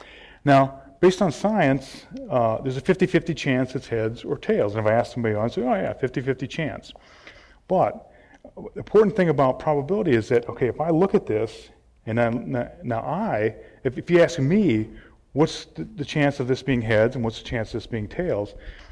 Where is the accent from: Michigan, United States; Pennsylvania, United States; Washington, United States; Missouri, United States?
Michigan, United States; I grew up in Michigan, we had ponds, played a lot of ice hockey